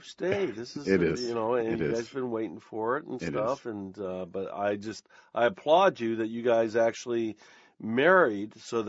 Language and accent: English; United States; Yeah, because I'm an American and I'm Christian.